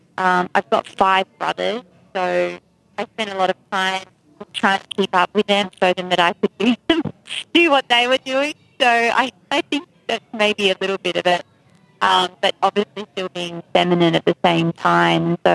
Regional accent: Tasmania, Australia; Well, I grew up in Tasmania

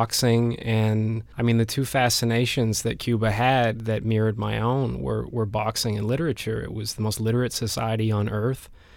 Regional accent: Vancouver, British Columbia, Canada; I grew up in Vancouver, and I left Vancouver when I was about 18, 19 to go to Spain. Mm. And came back to Vancouver

